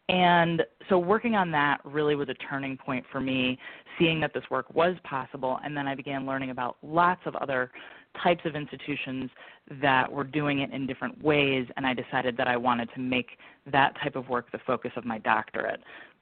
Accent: Evanston, Illinois, United States; I'm originally from Evanston, and when I was finishing up my doctorate, I moved back to Evanston.

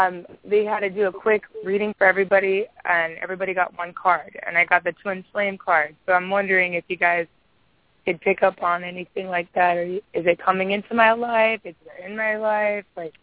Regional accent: Hawaii, United States; I'm like, I'm Hawaiian.

